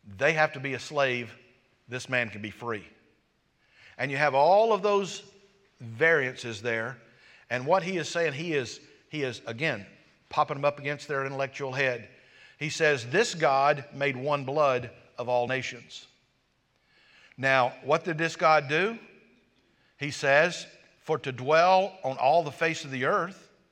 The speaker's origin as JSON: {"language": "English", "country": "United States", "tie": "born or raised there", "said": "Just because I was raised in America and I've had the blessed privilege of hearing the gospel does not mean that I am more righteous."}